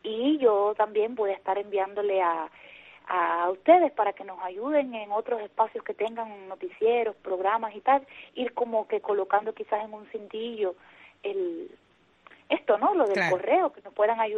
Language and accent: Spanish; Cuba; Somos cubanos todos y defendemos la isla, la tierra que nos vio nacer.